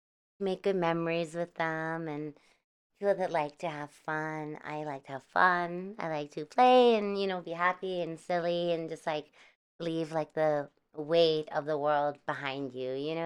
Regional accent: Vancouver, British Columbia, Canada; born there; I was born in Canada.

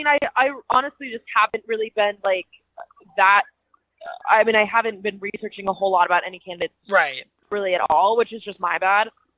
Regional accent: Nevada, United States; now in Utah, United States; I mean, I'm from Nevada. I don't live there right now. I'm in college in Utah.

